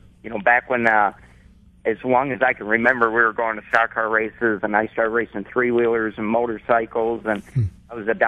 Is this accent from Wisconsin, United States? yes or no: yes; Wisconsin, United States; It's kind of funny. I grew up in Wisconsin, and we didn't know what NASCAR was.